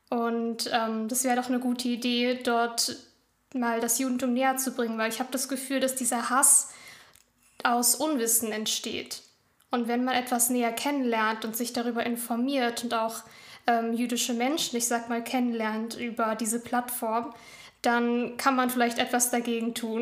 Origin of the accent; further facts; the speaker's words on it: Berlin, Germany; ich komme aus Berlin